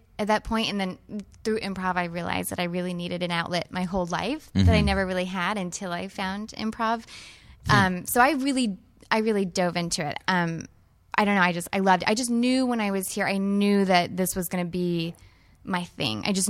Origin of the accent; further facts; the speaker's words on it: Virginia, United States; I'm originally from Virginia.